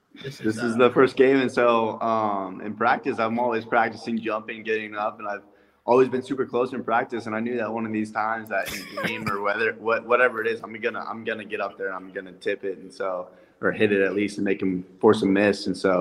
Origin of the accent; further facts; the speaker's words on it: Denver, Colorado, United States; You know, growing up, I was a big Broncos fan just because I was from Denver.